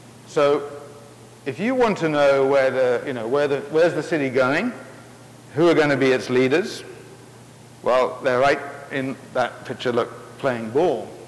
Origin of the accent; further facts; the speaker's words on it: England, United Kingdom; I'm from England, in case you didn't know.